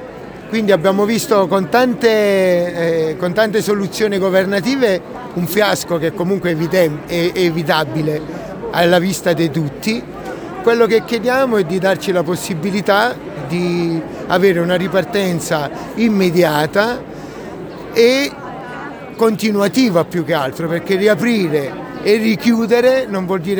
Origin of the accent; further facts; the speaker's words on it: Talamone, Tuscany, Italy; Io vengo da Talamone